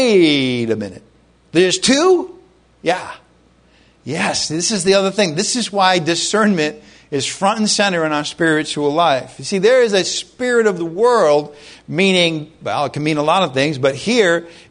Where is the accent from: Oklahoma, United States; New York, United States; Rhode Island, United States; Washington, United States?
Rhode Island, United States; I'm from Rhode Island. That's what we used to say.